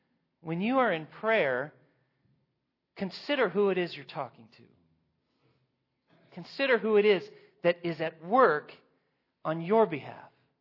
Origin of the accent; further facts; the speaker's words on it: Turner, Oregon, United States; I grew up in Turner, which is the home of the Lamb Festival